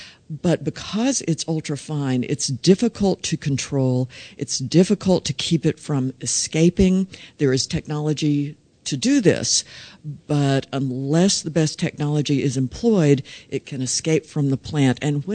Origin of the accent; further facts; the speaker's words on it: Oklahoma, United States; moved away; I grew up in Oklahoma. I left for 25 years and then came back to work on a book about Indian country.